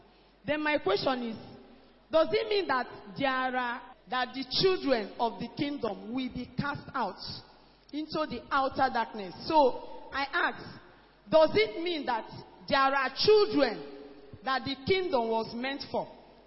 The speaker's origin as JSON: {"language": "English", "town": "Asaba", "region": "Delta", "country": "Nigeria", "said": "I'm from Asaba."}